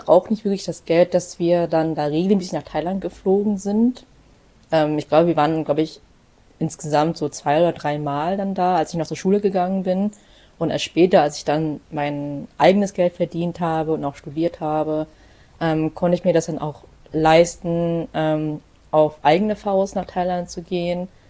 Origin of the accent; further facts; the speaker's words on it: Berlin, Germany; Und ich bin in Berlin aufgewachsen, das ist auch eine sehr große Stadt, auch eine sehr diverse Stadt, mit verschiedenen Leuten, mit verschiedenen Kulturen.